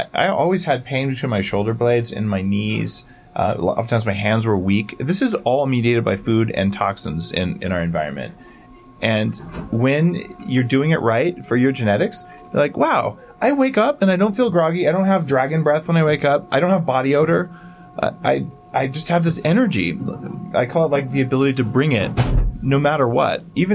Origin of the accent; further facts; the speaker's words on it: New Mexico, United States; I grew up in New Mexico, I love New Mexico green chili.